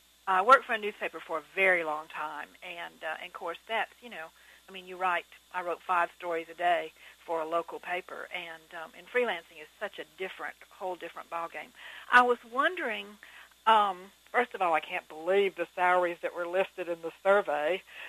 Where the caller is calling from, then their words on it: Alabaster, Alabama, United States; I'm calling from Alabaster, Alabama.